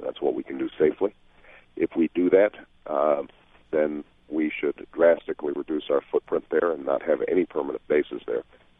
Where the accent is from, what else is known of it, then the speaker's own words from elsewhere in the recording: Illinois, United States; and it's got a lot of kids, like my home state of Illinois, that aren't getting the kind of education they need